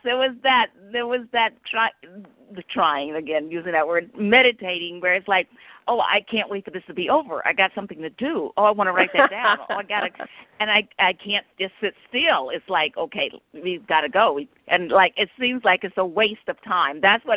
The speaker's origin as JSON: {"language": "English", "region": "North Carolina", "country": "United States", "tie": "born there", "said": "I was born in North Carolina"}